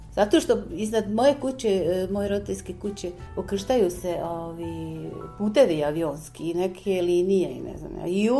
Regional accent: Buzekara, Brčko District, Bosnia & Herzegovina; da sam ja dijete sa sela, znači moji roditelji su zemljoradnici. Ja sam iz Buzekare, znači išla sam u osnovnu školu u Ražljevo i u Buzekaru i zatim u gimnaziju u Brčko i na fakultet.

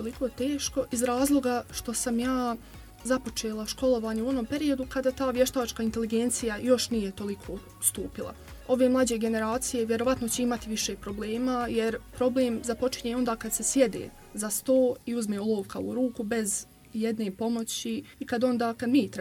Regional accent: Čelić, Federation of Bosnia and Herzegovina, Bosnia & Herzegovina; Dolazim iz Čelića, dakle, bivša sam učenica poljoprivredne i medicinske škole.

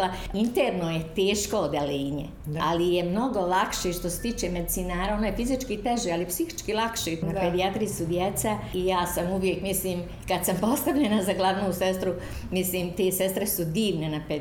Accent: Tuzla, Federation of Bosnia and Herzegovina, Bosnia & Herzegovina; da li zbog tog što sam došla iz Tuzli, pa smetalo mnogima

